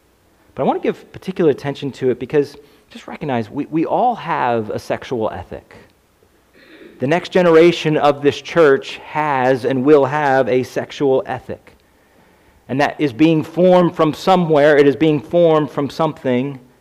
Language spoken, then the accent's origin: English; Bloomsburg, Pennsylvania, United States; In the county where I grew up, so I grew up in Columbia, because that was part of Columbia County